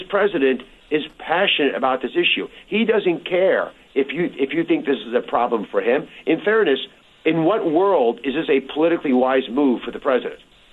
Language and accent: English; Philadelphia, Pennsylvania, United States; I'm from Philly.